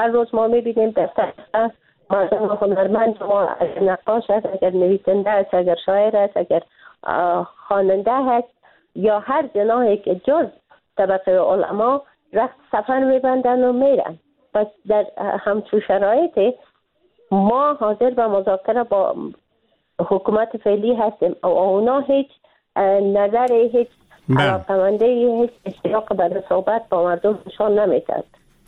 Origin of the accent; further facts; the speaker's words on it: Afghanistan; به عنوان یک افغان، نه به عنوان یک خانم،